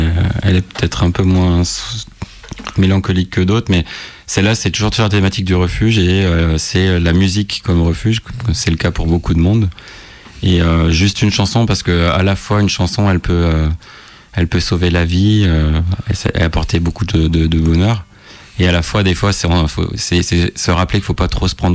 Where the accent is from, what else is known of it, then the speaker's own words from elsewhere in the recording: Saint-Étienne, Auvergne-Rhône-Alpes, France; moi je viens de Saint-Étienne, donc un art mineur en venant de Saint-Étienne, ouais.